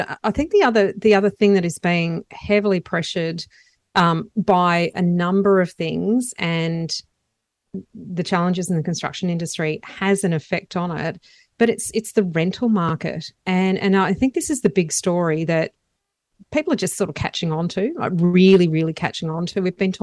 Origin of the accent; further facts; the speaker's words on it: Lismore, New South Wales, Australia; And look, Lismore is my hometown. That's where I grew up and went to school.